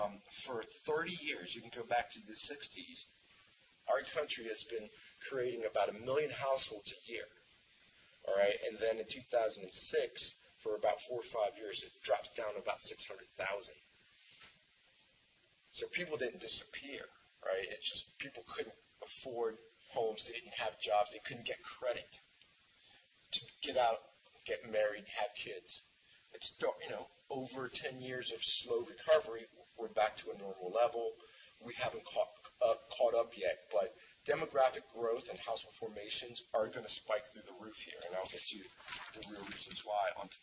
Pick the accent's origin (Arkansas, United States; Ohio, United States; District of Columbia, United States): District of Columbia, United States; Washington; I'm from Washington, D.C.